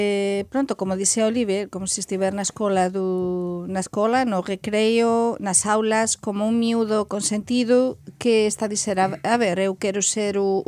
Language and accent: Portuguese; La Rioja, Spain; Portuguese is a second language; Eu sou da Rioja